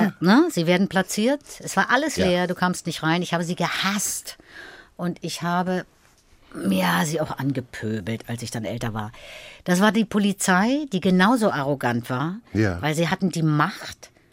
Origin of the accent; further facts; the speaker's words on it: Schwerin, Mecklenburg-Vorpommern, Germany; now in Berlin, Germany; Für mich ist dieses Berlin tatsächlich Heimat. Ich komme aus Schwerin